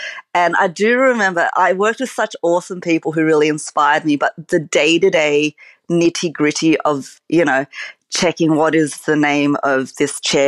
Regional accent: Cabramatta, New South Wales, Australia; I grew up in Cabramatta, where there's like a very, and still is, a strong like Vietnamese kind of like culinary influence in the area because of the refugees who had come out after the Vietnam War.

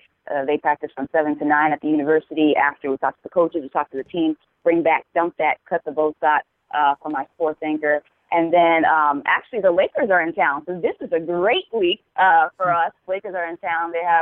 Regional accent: Hawaii, United States; also born or lived in Mississippi; So coming back to Oahu, where it all started, my mom moved us here when we were one. I was 1 year old. My brother was 4.

